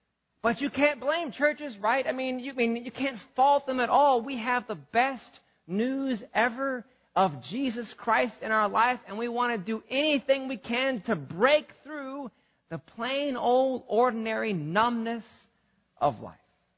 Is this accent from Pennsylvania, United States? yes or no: no; Missouri, United States; back in my hometown in like central Missouri